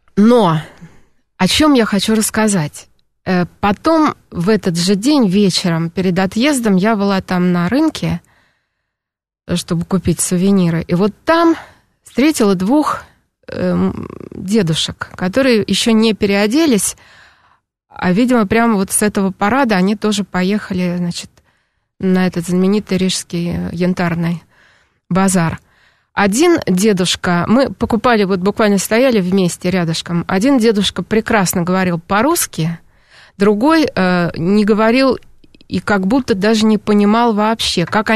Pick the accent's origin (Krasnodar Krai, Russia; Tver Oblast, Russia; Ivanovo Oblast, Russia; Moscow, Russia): Moscow, Russia; Я сказала, из Москвы.